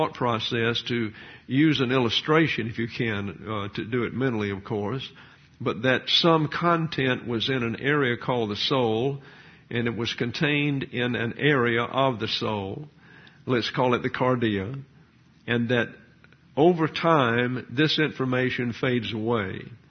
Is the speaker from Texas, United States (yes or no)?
no; Troy, Alabama, United States; born there; I was born in Troy, Alabama, and at that time there was a school, a college located there.